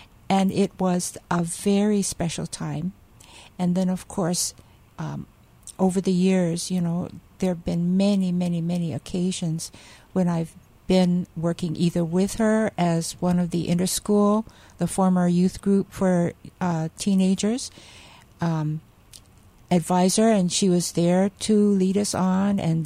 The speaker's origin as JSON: {"language": "English", "region": "Hawaii", "country": "United States", "tie": "born or raised there", "said": "I grew up actually, my childhood was in Palolo Valley, so that I attended Aliolani School there."}